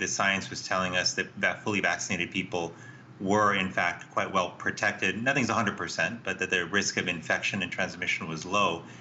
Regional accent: Florida, United States; which is the case in parts of my home state of Florida

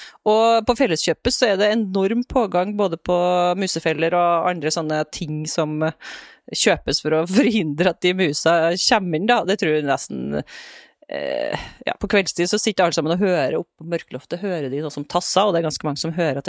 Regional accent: Surnadal, Møre og Romsdal, Norway; Altså, jeg kommer jo da fra Surnadal, eller bor i Surnadal

